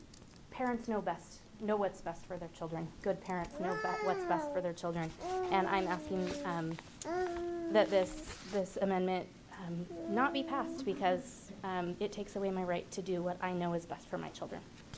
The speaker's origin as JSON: {"language": "English", "country": "United States", "said": "as a parent, as an American, that it is my right and my responsibility to make those choices for my own children"}